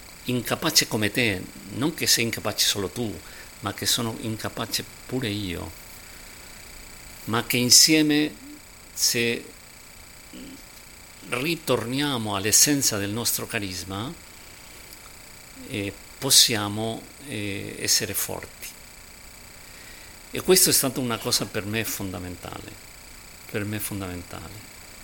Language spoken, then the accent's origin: Italian; Spain; Italian is a second language; Io sono spagnolo